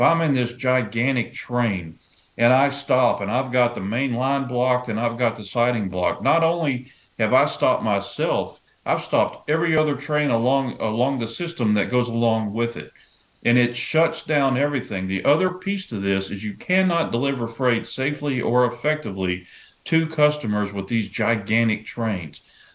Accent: Nashville, Tennessee, United States; Is it going to be my hometown of Nashville, Tennessee?

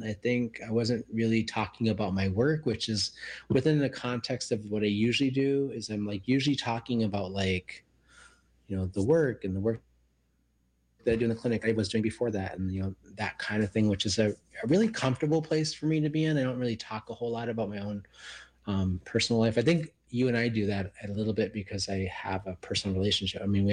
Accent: Minnesota, United States; moved away as an adult; when I was 23 years old and I got sober, I ran from Minnesota. I was running away from Minnesota as much as I was running towards something

